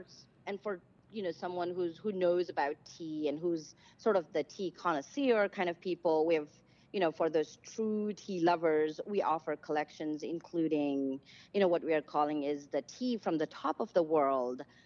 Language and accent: English; Nepal; And really, like, you know, growing up in Nepal, we, you know, we had a two-story building.